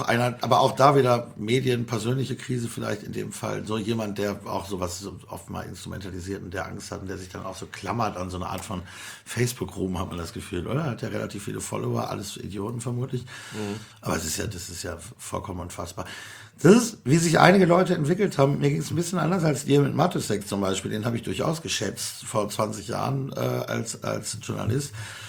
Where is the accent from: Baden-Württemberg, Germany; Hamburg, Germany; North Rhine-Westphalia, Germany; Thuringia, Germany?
North Rhine-Westphalia, Germany; ich komme aus Nordrhein-Westfalen, wir haben das jedenfalls nicht gehört